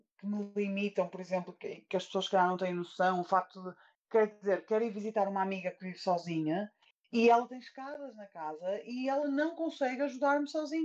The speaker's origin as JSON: {"language": "Portuguese", "town": "Porto", "region": "Norte", "country": "Portugal", "said": "Então, eu sou do Porto, na Baixa, por exemplo"}